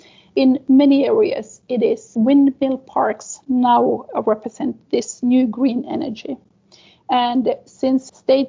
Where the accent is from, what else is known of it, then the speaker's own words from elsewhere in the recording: Finland; first language Sami; English is a second language; My mother tongue is Sami. And because I, at the age of 6, was taken from my Sami surroundings and put to the completely Finnish surrounding, so that has caused problems to me as an individual.